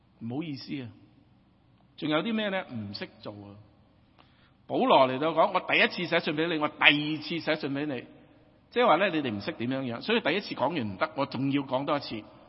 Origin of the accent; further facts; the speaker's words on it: Hong Kong; 我们来自香港的人呢